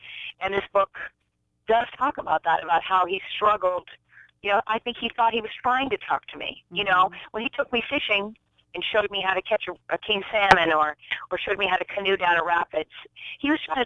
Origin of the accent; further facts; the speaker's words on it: Alaska, United States; And growing up in Alaska, when the plane is floating down the river, everybody shouts.